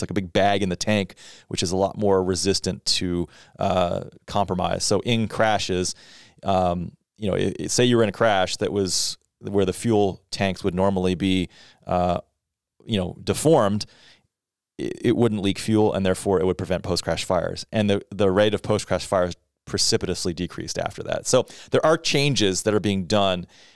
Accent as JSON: {"language": "English", "region": "Texas", "country": "United States", "tie": "born or raised there", "said": "I grew up in Texas. I'm allowed to say that."}